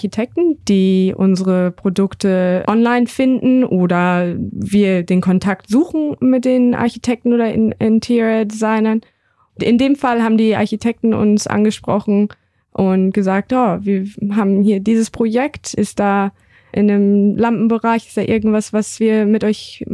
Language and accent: German; North Rhine-Westphalia, Germany; moved away as an adult; now in Australia; ich komme aus Norddeutschland, genauer gesagt aus der Nähe von Minden. Nach dem Schulabschluss bin ich direkt nach Australien als Backpacker erst